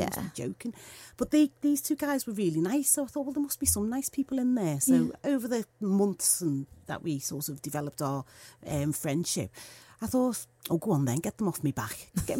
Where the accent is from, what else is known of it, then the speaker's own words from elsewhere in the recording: Liverpool, North West England, United Kingdom; obviously I mentioned growing up in Toxteth and we were living in Toxteth and Toxteth riots happened.